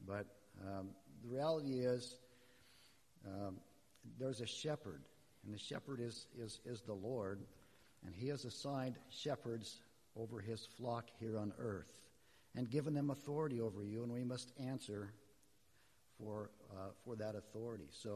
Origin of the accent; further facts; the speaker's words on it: Spokane, Washington, United States; I grew up in Spokane in a Christian home, and my mother and father were school teachers, both of them.